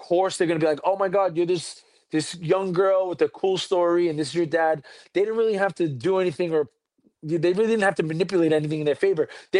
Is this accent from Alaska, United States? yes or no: no; New York, United States; we're both from New York, and we're both Dominican